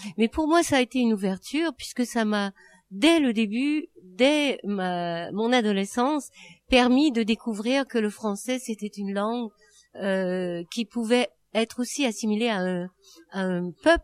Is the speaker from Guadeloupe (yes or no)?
no; Quebec, Canada; c'était en tant que Québécoise, puisque c'était mon pays